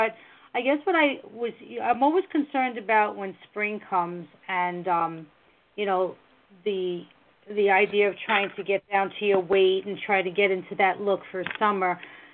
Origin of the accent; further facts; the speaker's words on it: Brooklyn, New York, United States; You know, I'm from Brooklyn, so back in the day